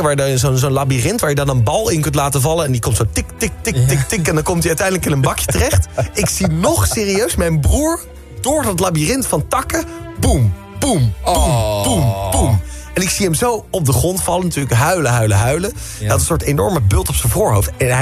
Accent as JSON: {"language": "Dutch", "town": "Deurne", "region": "North Brabant", "country": "Netherlands", "tie": "born or raised there", "said": "we hadden één boom bij ons om de hoek in Deurne, waar ik vandaan kom opgegroeid, lief kleine dorpje in Brabant."}